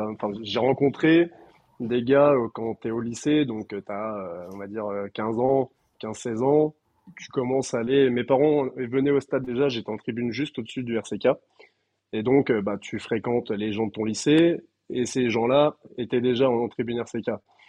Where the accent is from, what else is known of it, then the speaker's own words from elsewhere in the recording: Rennes, Brittany, France; je pense que en tant que Rennais pure souche